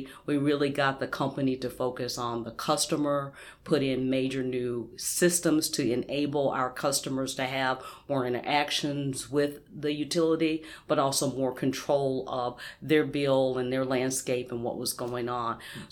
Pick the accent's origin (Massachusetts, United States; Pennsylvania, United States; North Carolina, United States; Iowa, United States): North Carolina, United States; I came here from Wake County. I grew up on a local family farm.